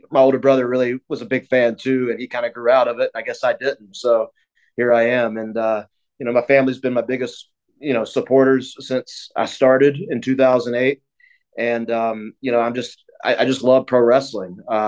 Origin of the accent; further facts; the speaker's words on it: Columbia, South Carolina, United States; Well, I grew up in Columbia, South Carolina, which was a big Crockett territory in NWA, WCW back in the day.